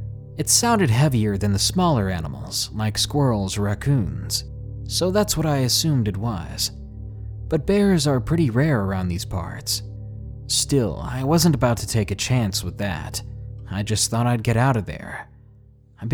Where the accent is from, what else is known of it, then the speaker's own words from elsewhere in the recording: Williamsport, Maryland, United States; But one dark night in my hometown of Williamsport, Maryland, changed the way I think completely. It happened nearly 10 years ago, when I was 16 going on 17 in my hometown.